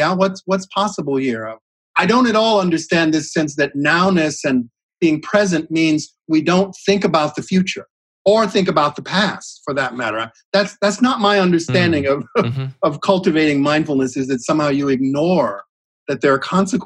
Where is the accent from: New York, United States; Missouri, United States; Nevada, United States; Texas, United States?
Texas, United States; I grew up in East Texas.